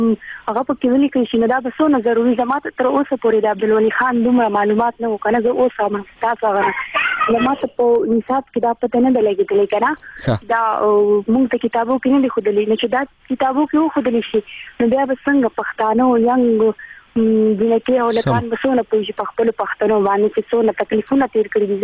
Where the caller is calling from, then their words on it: Marwat, Khyber Pakhtunkhwa, Pakistan; مروت نه مې ټلیفون کړی